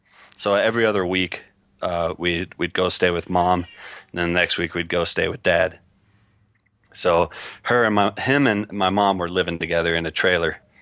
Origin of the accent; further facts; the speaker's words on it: Port Arthur, Texas, United States; Anyways, I grew up in Southeast Texas. I was born in Port Arthur, Texas. It's a shithole.